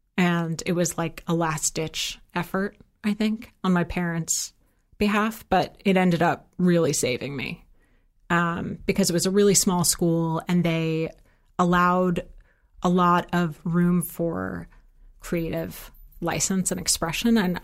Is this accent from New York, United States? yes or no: yes; New York, United States; I'm from New York.